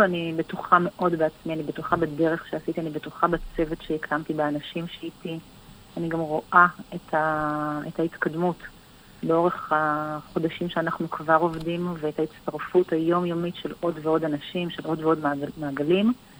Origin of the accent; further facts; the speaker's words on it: Kfar Saba, Central District, Israel; אני ילידת שכונת עלייה בכפר סבא.